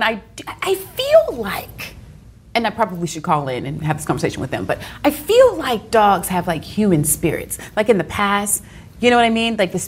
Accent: Louisiana, United States; Because I'm from Louisiana. We believe in voodoo.

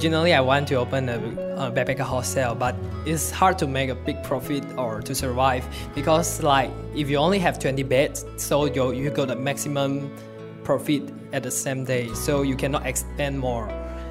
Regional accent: Klang, Selangor, Malaysia; Because actually I grew up in Klang, this is where I stay.

